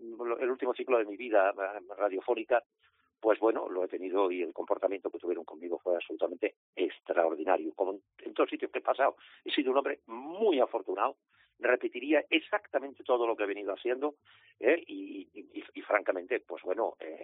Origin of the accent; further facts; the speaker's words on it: Puebla de Sancho Pérez, Extremadura, Spain; moved away as an adult; now in Madrid, Spain; yo soy de origen extremeño, de un pueblito en la Baja Extremadura, que se llama Puebla de Sancho Pérez, aunque estoy afincado en Madrid hace 50 años.